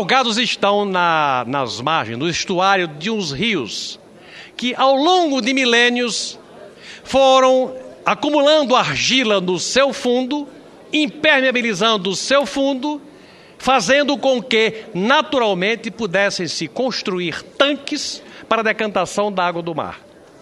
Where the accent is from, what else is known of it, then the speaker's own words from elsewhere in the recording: Rio Grande do Norte, Brazil; Eu sou do Rio Grande do Norte, eu sou do Nordeste, eu tenho a obrigação de procurar o aproveitamento de áreas vocacionadas para gerar emprego para a minha região